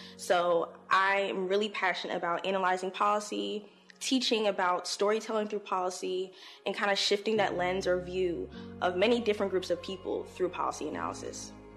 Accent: Newark, New Jersey, United States; I'm from Newark, and I'm African-American and Jamaican-American.

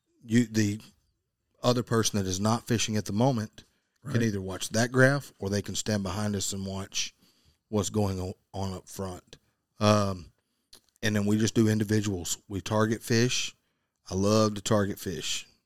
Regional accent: Tennessee, United States; So growing up as a kid, I'm from Tennessee, a lake called Reelfoot Lake, yeah, which is right off the Mississippi River, West Tennessee, yep, Northwest Tennessee.

